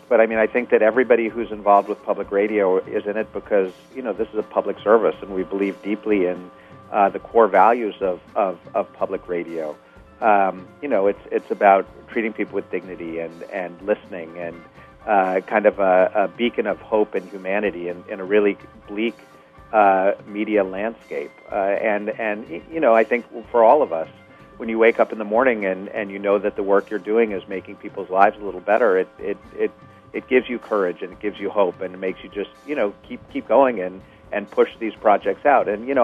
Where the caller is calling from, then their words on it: New York City, New York, United States; And I am calling from New York City to become a member of KLW.